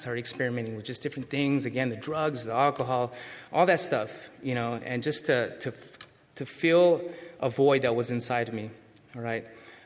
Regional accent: San Diego, California, United States; I'm from San Diego, by the way. That's where I was born and raised.

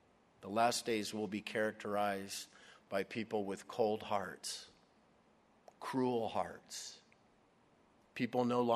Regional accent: Albuquerque, New Mexico, United States; I'll never forget the story I heard a couple years ago in my hometown in Albuquerque

